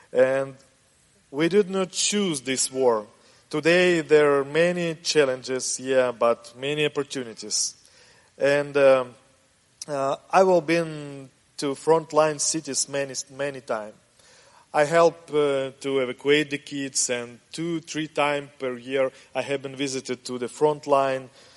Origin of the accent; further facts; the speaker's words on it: Texas, United States; accent: East Texas; Sorry, my East Texas accent, but I hope you understand me.